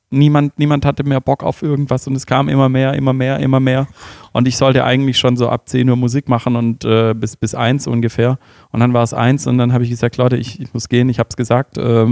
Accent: Stuttgart, Baden-Württemberg, Germany; und das finde ich dann halt als Stuttgarter

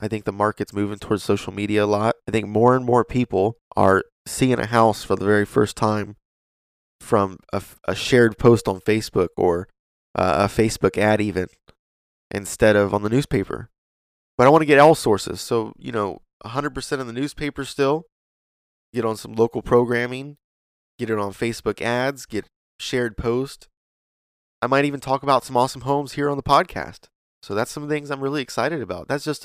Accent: Galion, Ohio, United States; when people ask where I'm from, I don't say, I'm from Galleon, Ohio. It's, you know, about an hour north of Columbus, right around Mansfield, Ohio, if you ever heard of that.

